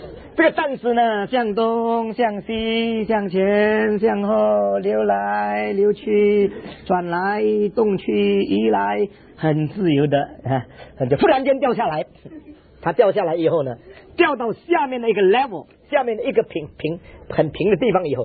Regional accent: China; 我们中国人对中字要特别有敏感

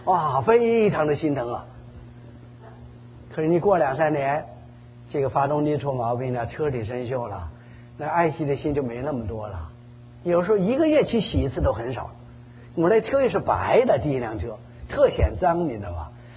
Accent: China; moved away as an adult; now in United States; 所以我们中国人常常说，我们中国人在美国的一个梦是什么？

